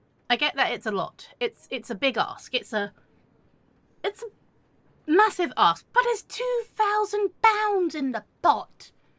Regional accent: England, United Kingdom; In fact, it is my cultural right as an English woman to have tea and biscuits.

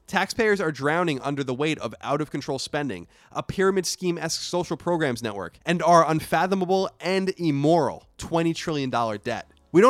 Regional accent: United States; I'm an American, so I hope I'm wrong because I want great things for our country

